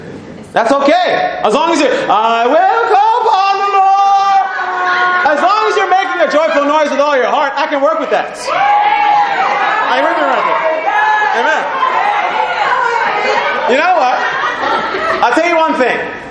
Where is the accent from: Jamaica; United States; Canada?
Jamaica; accent: Jamaican; That's my little Jamaican accent coming right there.